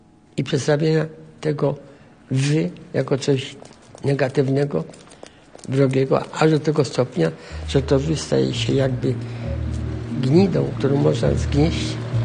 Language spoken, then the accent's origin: Polish; Łódź, Łódź Voivodeship, Poland; Mam sentyment do Lodzi jako miejsca mojego urodzenia. A jak przyjeżdżam, to mam uczucie ciepła.